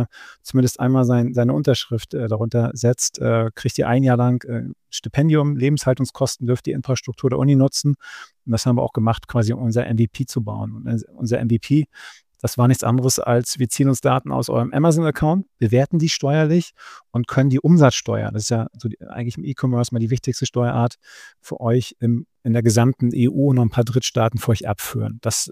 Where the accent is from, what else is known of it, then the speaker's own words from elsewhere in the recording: Mecklenburg-Vorpommern, Germany; born there; Ich bin da gebürtiger Mecklenburger